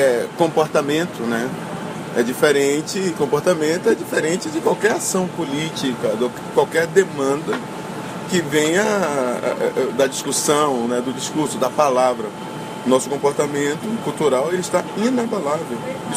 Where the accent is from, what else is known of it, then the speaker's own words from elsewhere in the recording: Brazil; eu sinto muita dificuldade no mercado de São Paulo, por exemplo, porque eu sou muito brasileiro